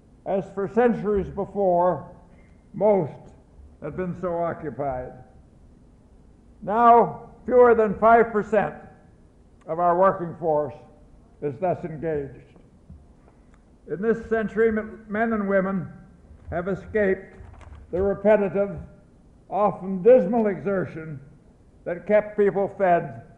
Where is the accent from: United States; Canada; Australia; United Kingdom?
Canada; I was born and reared on a farm in Canada. I identify my early life as a British subject.